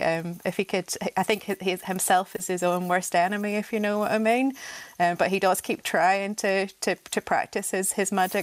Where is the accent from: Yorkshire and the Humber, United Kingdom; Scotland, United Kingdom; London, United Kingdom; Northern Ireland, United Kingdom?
Northern Ireland, United Kingdom; growing up in Northern Ireland